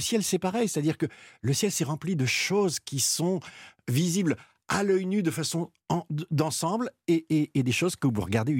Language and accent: French; France; j'ai eu de la chance d'être confiné, si je puis dire, dans le Perche, ma région natale.